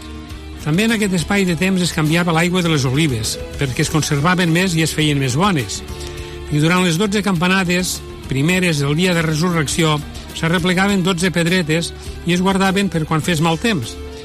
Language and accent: Catalan; Puiggròs, Catalonia, Spain; Així que avui recordem coses del meu poble de Puiggròs.